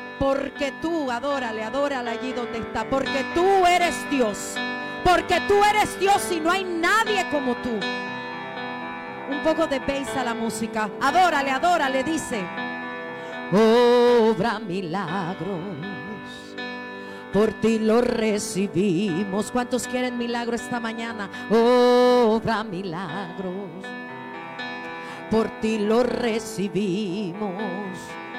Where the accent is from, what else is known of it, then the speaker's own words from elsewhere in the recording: Panama; soy de Panamá.